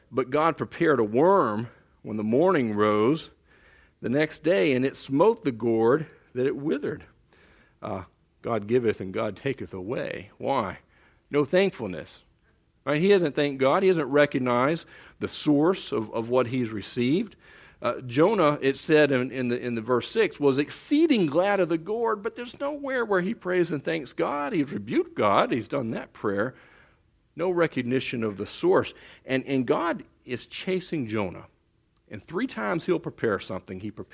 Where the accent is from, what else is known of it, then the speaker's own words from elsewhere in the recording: Texas, United States; Again, we're from Texas.